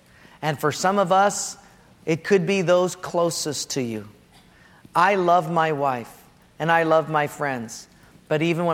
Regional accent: Hawaii, United States; because I'm from Hawaii and I've got Japanese ancestry, you eat rice correctly.

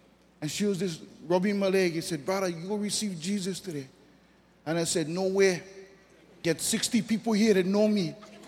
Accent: Papakolea, Hawaii, United States; Then I came home in 1996. I live here from here. I'm from Papakolea.

